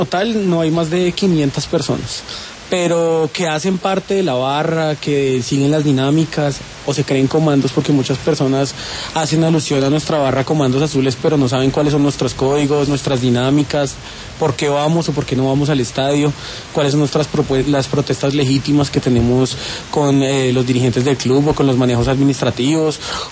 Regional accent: Bogotá, Colombia; somos rolos bogotanos al 100%

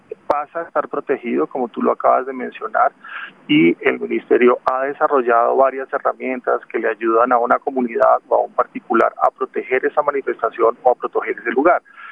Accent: Colombia; nuestra identidad como colombianos.

